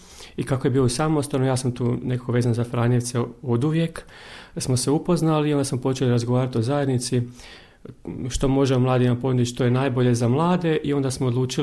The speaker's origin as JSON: {"language": "Croatian", "town": "Vinkovci", "region": "Vukovar-Srijem County", "country": "Croatia", "said": "dolazim iz Vinkovaca, imam 40 godina, nisam oženjen, član sam Vinkovačke evangelizacijske zajednice Svetog Antuna ili ti kraće Vez Svetog Antuna."}